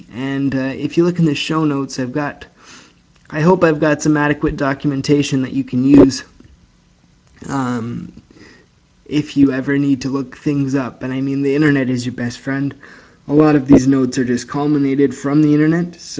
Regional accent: Canada; I'm from Canada

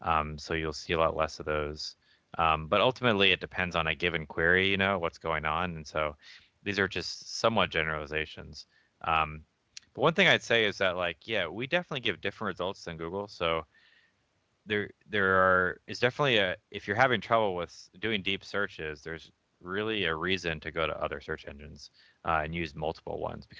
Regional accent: Atlanta, Georgia, United States; also born or lived in Philippines; I grew up in Atlanta. I spent a couple of years in Philippines before that, and then I went to college in Boston, Massachusetts at MIT.

